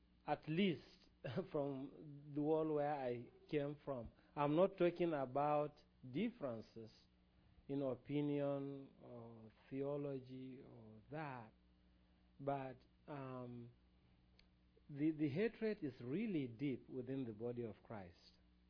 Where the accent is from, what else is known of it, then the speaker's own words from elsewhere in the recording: Nigeria; I am from Africa, from Nigeria.